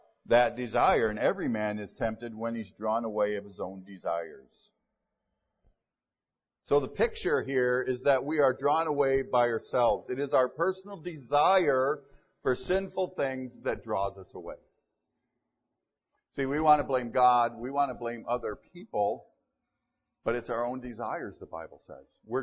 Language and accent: English; Michigan, United States; I grew up in Michigan. Almost everybody hunts. It's a little different for me to be in a place where almost nobody hunts.